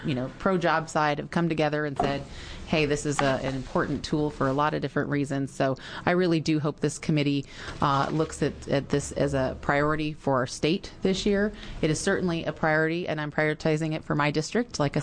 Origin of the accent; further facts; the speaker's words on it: Oregon, United States; I mean, I grew up in Oregon, born here, you know, raised in the Northwest. And I think we can all agree it's probably, and I've lived other places